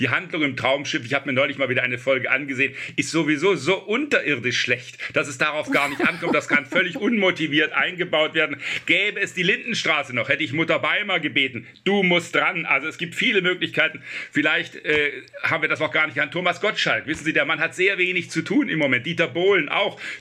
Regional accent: Southern Germany, Germany; Ich komme aus Süddeutschland

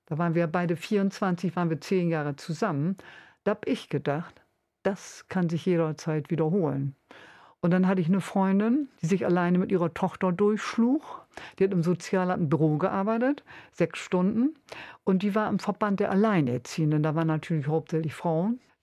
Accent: Bremen, Germany; Und ich bin ja am Waller Park aufgewachsen.

